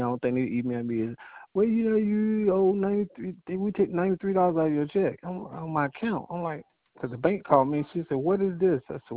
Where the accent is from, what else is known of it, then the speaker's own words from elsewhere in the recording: New York, United States; I'm from New York, and my thing is, if you're going to do things the proper way or professional way, you tell everybody the detail about things like that.